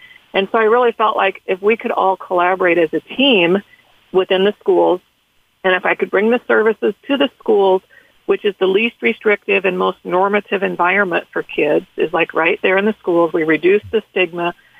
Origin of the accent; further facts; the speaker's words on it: Manning, Iowa, United States; So I'm actually from Carroll. Grew up in Manning, but been in Carroll County my entire life